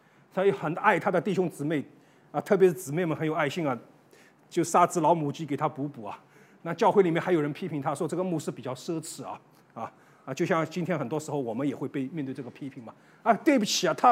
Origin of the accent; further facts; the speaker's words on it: Shanghai, China; 因为听我是上海人嘛，啊，我们这种南腔北音嘛，一讲就讲起来了啊